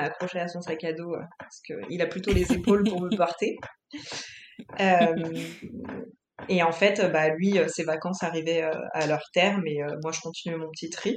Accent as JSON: {"language": "French", "town": "Saint-Malo", "region": "Brittany", "country": "France", "tie": "born or raised there", "also_born_or_lived": "Paris", "said": "je suis française, d'un papa marocain et d'une maman française. J'ai grandi en Bretagne, à Saint-Malo. On est très fiers de nos origines bretonnes, les Bretons. Et même si j'ai passé la plus grande partie de ma vie à Paris, dans mon cœur, je serai toujours bretonne."}